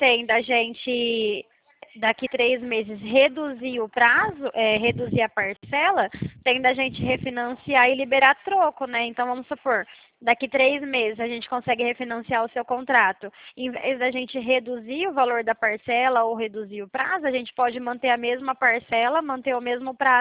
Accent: Porto Ferreira, São Paulo, Brazil; eu sou daqui de Porto Ferreira mesmo.

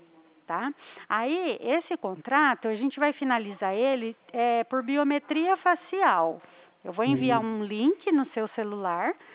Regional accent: Presidente Prudente, São Paulo, Brazil; Eu sou aqui de Presidente Prudente.

